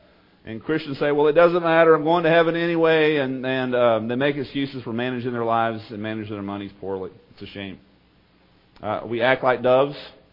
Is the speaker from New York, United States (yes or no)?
no; Texas, United States; Year after year, I grew up with them in East Texas.